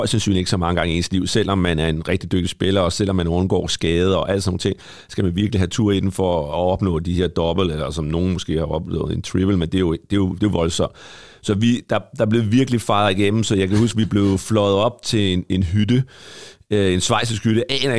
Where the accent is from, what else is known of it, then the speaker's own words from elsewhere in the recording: Næstved, Zealand, Denmark; Jeg kommer hjemme fra Næstved